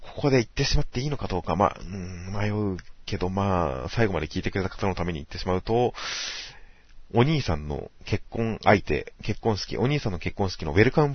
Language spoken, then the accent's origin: Japanese; Kanto, Japan; 関東県民、関東人としては